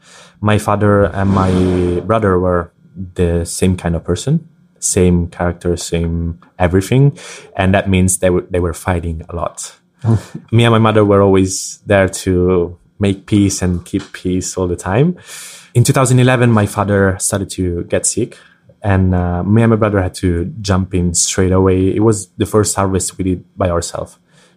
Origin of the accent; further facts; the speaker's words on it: Tuscany, Italy; we are still the outsiders because we come from Tuscany.